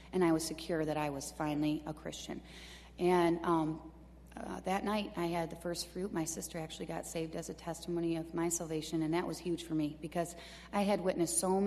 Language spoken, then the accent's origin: English; Michigan, United States; Not back, I'm from Michigan, but the kid's dad's family is up here.